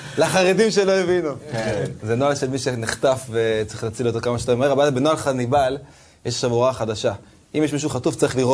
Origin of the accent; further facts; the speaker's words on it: Netanya, Central District, Israel; תקשיב, אני גדלתי בנתניה